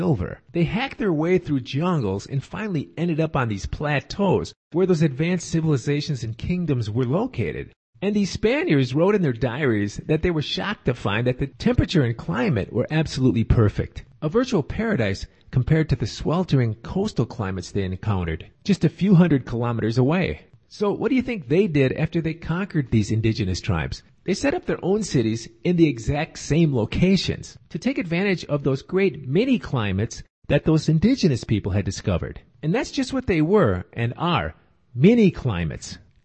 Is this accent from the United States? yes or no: yes; Midwest, United States; So I'm from the Midwest, and I don't like the weather up there.